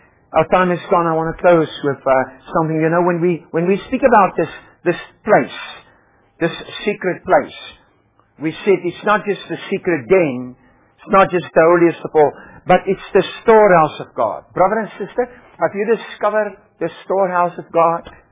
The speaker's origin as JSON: {"language": "English", "region": "Free State", "country": "South Africa", "tie": "born or raised there", "said": "I was born and brought up in Africa, and brother and sister, when we were brought up in Africa, the first 15 years of our lives, we were desperately poor. We were brought up in the Orange Free State in Southern Africa."}